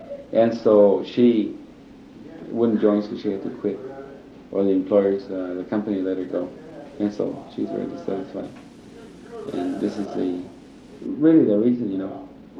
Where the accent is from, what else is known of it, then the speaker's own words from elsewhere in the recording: California, United States; also born or lived in Yuma, Arizona; Well, I was born in Arizona, in Yuma, but I was raised, I suppose you could say, all over California, because I didn't have any one place that I could call home.